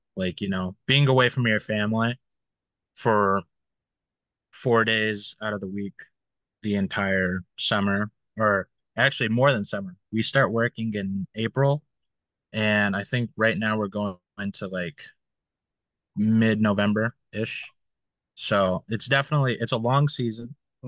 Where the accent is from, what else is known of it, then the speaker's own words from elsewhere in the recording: Maine, United States; And I was born and raised in Maine, so all I've really known is the Wabanaki homelands.